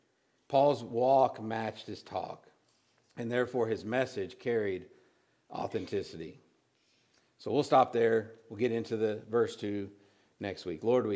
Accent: Plainview, Texas, United States; born there; I was born in Plainview, Texas.

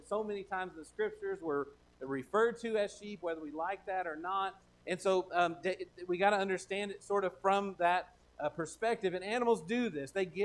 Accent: Texas, United States; I mean, I'm a Texan.

